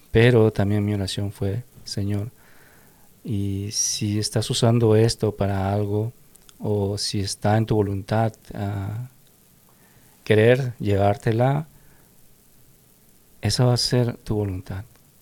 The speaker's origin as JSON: {"language": "Spanish", "country": "Peru", "said": "allá en mi país, en Perú, pues mis hermanos"}